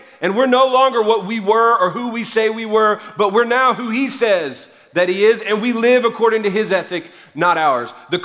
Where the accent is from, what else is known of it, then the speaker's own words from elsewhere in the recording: Louisiana, United States; I'm the youngest of 3 boys too though, and I'm Cajun, which means I know how to do paybacks.